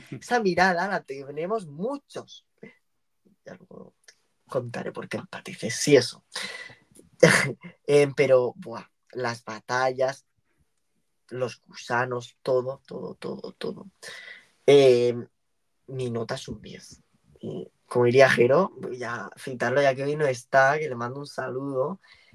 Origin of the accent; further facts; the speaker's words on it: Region of Murcia, Spain; como murciano que tiene solo cines normales